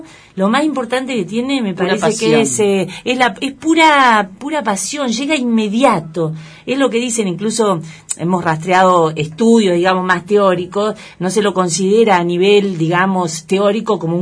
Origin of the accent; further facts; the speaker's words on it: Patagonia, Argentina; siendo nosotros acá patagónicos, argentinos, que no tenemos nada de gitano